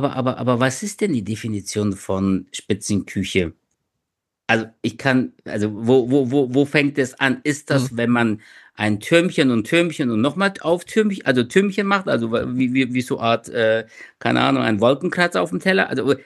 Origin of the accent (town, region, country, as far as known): Bavaria, Germany; accent: Bavarian